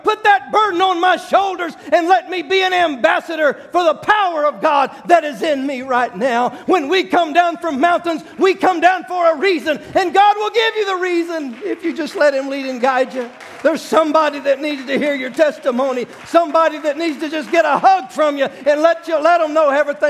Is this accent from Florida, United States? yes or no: yes; Florida, United States; That was my hometown. I was from there. And I thought, I got to go back to South Florida, Sodom and Gomorrah, Fort Lauderdale, Miami.